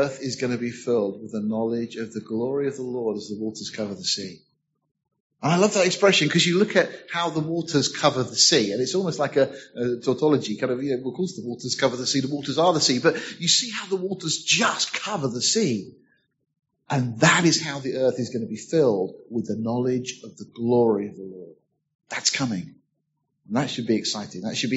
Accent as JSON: {"language": "English", "town": "Deal", "region": "South East England", "country": "United Kingdom", "tie": "born or raised there", "said": "growing up in Deal in Kent, I used to look out across the sea, and on a clear day you can see France quite easily."}